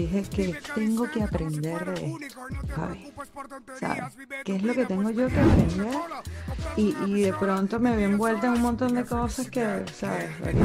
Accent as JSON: {"language": "Spanish", "town": "Maracay", "region": "Aragua", "country": "Venezuela", "said": "mi hermano hace reggae, somos de Maracay"}